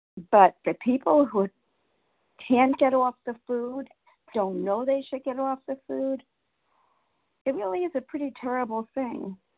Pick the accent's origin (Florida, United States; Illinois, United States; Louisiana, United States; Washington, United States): Florida, United States; I'm another one from South Florida, and I'm in recovery today.